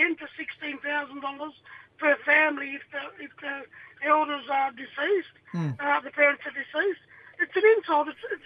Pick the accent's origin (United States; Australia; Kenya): Australia; Western Australia; I'm a Minang Willaman Noongar man from the southwest of WA, down Albany Way.